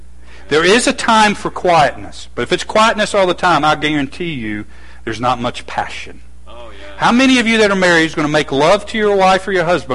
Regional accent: Southern United States, United States; as a male, as an American, as a Southern boy, I would battle with embarrassment.

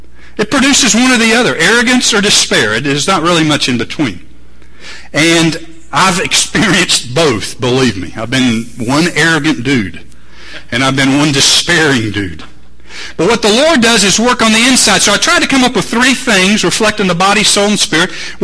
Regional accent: Atlanta, Georgia, United States; also born or lived in Augusta; I grew up in Atlanta, went to Augusta for 10 years, been all around the world.

